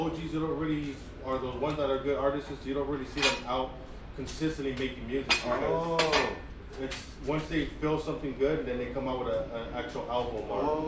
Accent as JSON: {"language": "English", "region": "California", "country": "United States", "tie": "born or raised there", "said": "I'm right here from the Valley. Born and raised."}